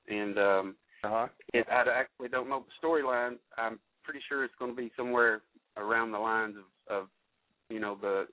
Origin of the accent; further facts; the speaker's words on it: Corbin, Kentucky, United States; Yes, Corbin, Kentucky.